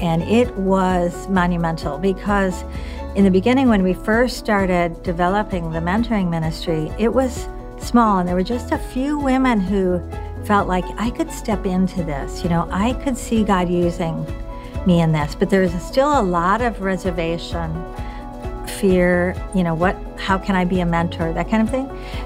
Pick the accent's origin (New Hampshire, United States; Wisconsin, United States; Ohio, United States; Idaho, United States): Wisconsin, United States; Appleton; from Appleton, Wisconsin.